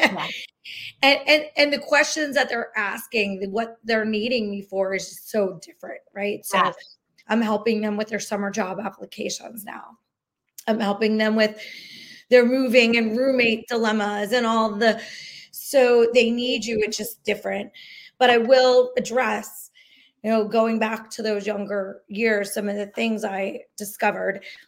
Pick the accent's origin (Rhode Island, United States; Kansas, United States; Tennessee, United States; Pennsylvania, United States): Pennsylvania, United States; Philadelphia; not because we're from Philly, but that whole Rocky vibe